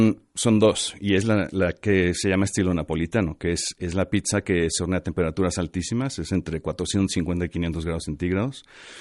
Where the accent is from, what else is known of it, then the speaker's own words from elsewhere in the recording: Mexico; moved away as an adult; Cuando yo me fui de México y me fui a los 24 años, que fue exactamente hace 24 años